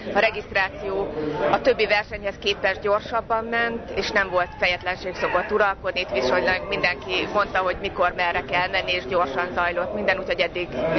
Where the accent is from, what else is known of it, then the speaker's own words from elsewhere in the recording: Debrecen, Hajdú-Bihar, Hungary; Debrecenből jöttem